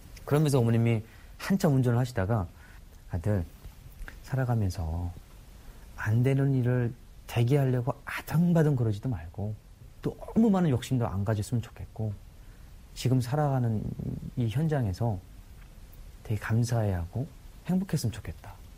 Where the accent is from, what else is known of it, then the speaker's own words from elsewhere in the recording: North Korea; born there; 내가 북한에서 태어났나라는 첫째 절망. 그때부터는 이제 나는 왜 북한에서 태어났을까